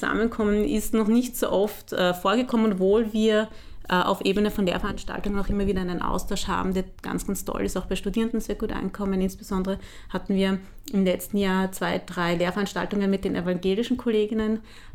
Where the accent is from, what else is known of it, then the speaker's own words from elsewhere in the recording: Vienna, Austria; born there; ich bin gebürtige Wienerin. Meine Eltern stammen aus Ägypten, die sind aber schon seit über 40 Jahren in Österreich. Also somit fühle ich mich als Wienerin durch und durch.